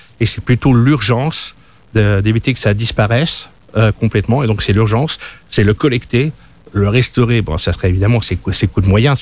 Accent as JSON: {"language": "French", "town": "Paris", "region": "Île-de-France", "country": "France", "tie": "born or raised there", "moved": "yes", "lives_now": "Geneva, Switzerland", "said": "Je suis né à Paris, j'ai grandi à Paris. Je suis venu à Genève il y a 20 ans."}